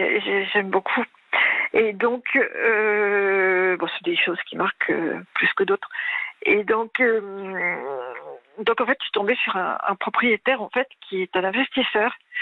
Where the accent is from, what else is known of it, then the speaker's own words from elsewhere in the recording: Normandy, France; also born or lived in Brazzaville, Congo; j'ai grandi en Normandie, vous avez dit que j'étais née en Afrique aussi, au Congo, Brazzaville, hein. Enfin, c'était l'ancienne Afrique équatoriale française, mais j'étais trop petite quand je suis revenue en métropole